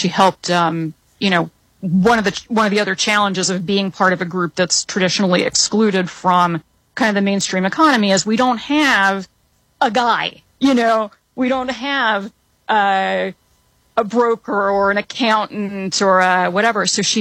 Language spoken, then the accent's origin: English; North Carolina, United States; And then I grew up in North Carolina. There's a weird Cuban enclave in North Carolina, and so I grew up in that.